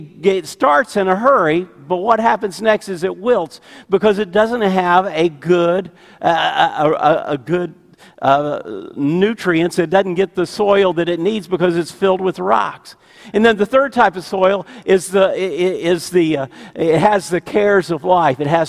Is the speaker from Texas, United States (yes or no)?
no; Florida, United States; I grew up in Florida, and in the backyard of my house, we had these oranges.